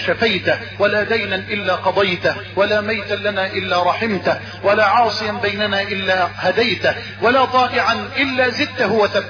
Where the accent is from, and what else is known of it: Egypt